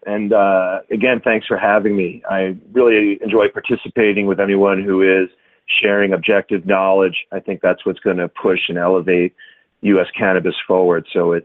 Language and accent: English; New York, United States; I'm a dad. I've got three great kids. I grew up in New York.